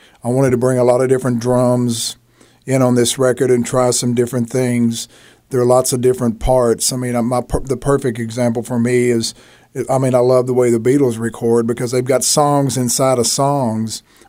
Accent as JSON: {"language": "English", "town": "Dallas", "region": "Texas", "country": "United States", "tie": "born there", "said": "I was born in West Dallas, and our family on Fitchburg Street, which was the name of my last album, but the family, all the aunts and uncles, my grandmother, everybody lived on Fitchburg Street."}